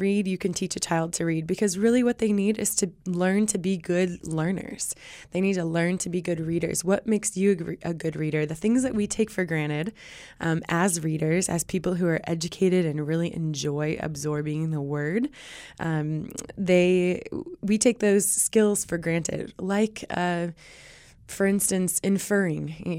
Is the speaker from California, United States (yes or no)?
yes; Chico, California, United States; I was born and raised in Chico. And spent time living all over the world.